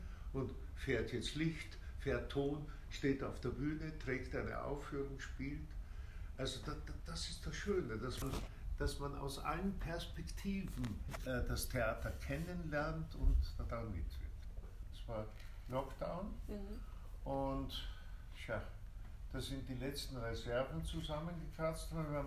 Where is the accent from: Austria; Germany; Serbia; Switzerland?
Austria; Vienna; ich komme aus Wien, wo ich auch studiert habe.